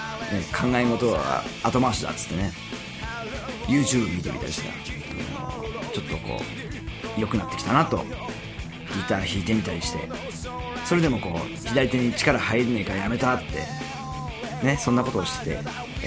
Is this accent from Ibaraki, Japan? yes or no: yes; Ibaraki, Japan; 明日は地元茨城県に向かい、